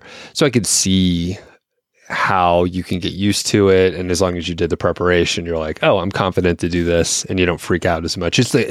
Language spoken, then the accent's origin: English; Atlanta, Georgia, United States; It's going to be in Atlanta. I'm from Atlanta originally.